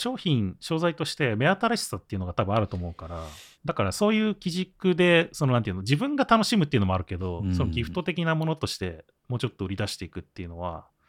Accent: Nagoya, Aichi, Japan; まあ、名古屋、僕もそうですけど

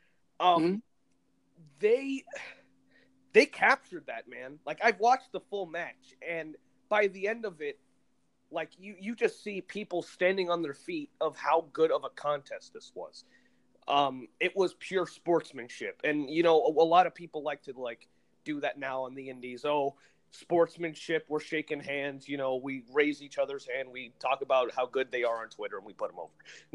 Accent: Chicago, Illinois, United States; Fleet Lance Underground in my hometown of Chicago.

